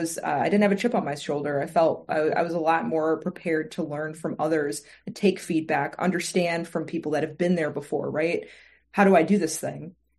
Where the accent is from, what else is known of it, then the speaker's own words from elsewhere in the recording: Milwaukee, Wisconsin, United States; I'm from Milwaukee, Wisconsin.